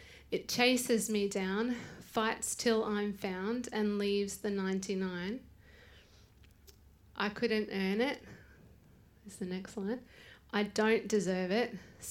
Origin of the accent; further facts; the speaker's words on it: Brisbane, Queensland, Australia; also born or lived in Canberra / Thailand; I grew up in Brisbane, and then my parents and our family moved to Canberra, where they were assistant pastors for 2.5 years, and then we moved up to the coast.